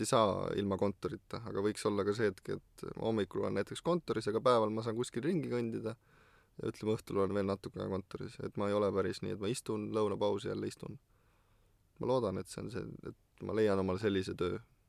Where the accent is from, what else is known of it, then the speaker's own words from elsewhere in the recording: Türi, Järva County, Estonia; siis ütlesin Türilt , ütlesin , no ilmselt keegi ei tea , kus see on